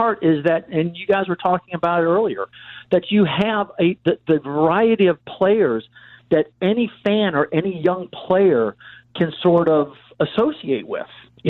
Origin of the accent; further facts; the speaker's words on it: Illinois, United States; I know I've got growing up on the North Side, a lot of North Side friends and family that are clearly White Sox lovers